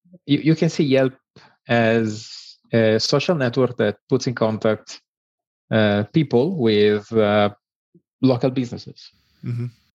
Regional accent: Milan, Lombardy, Italy; English is a second language; moved away as an adult; So, I'm Italian. I come from Milan.

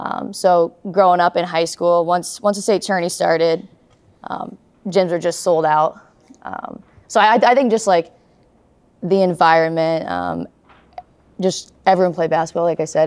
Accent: Greenwood, Indiana, United States; So I'm from Greenwood, Indiana. It's like 15 minutes south of Indy.

